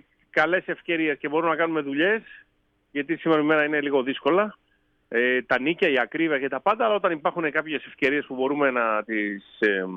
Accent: Kalamaria, Central Macedonia, Greece; Ναι, από την Καλαμαριά, ντεπό Καλαμαριά, στη μέση, κάπου εκεί στους τρεις ιεράρχες.

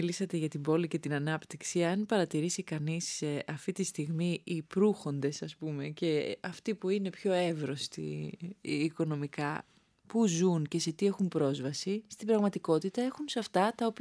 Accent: Chania, Crete, Greece; Η καταγωγή μου είναι από τα Χανιά, το Ρέθυμνο και το Ηράκλειο, αλλά εγώ μεγάλωσα, έζησα, δηλαδή το σχολείο μου ήταν στα Χανιά. Παρ' όλα αυτά, στη Νότια Κρήτη κάθε καλοκαίρι, στο χωριό μου, δηλαδή είμαι παιδί της φύσης

